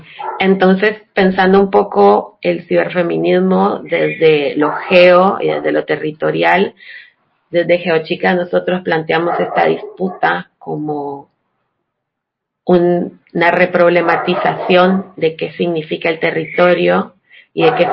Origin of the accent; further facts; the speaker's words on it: Nicaragua; also born or lived in Costa Rica; now in Paraguay; Soy nicaragüense, o en realidad soy mitad nicaragüense, mitad costarricense. Soy ahí como una mezcolanza rara.